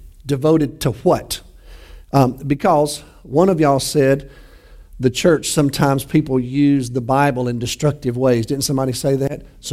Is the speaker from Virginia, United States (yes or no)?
no; Alabama, United States; That's not good English, is it? But I'm from Alabama, so y'all can forgive me for that.